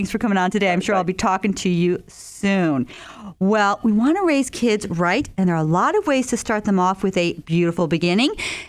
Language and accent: English; Western Springs, Illinois, United States; in my hometown of Western Springs